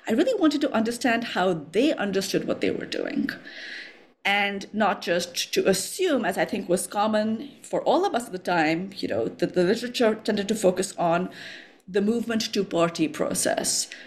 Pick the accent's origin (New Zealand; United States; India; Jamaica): India; also born or lived in Egypt; And I am from India, but I spent about 5 years in Egypt.